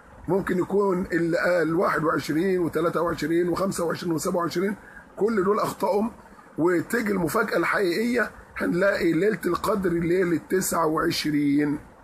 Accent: Egypt; إحنا عندنا في مصر

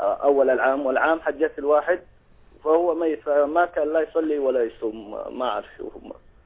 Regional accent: Syria; عندنا بسوريا، هناك إحنا منطقة قروية. عندنا زراعة وعندنا أرض وغنم وكل شيء.

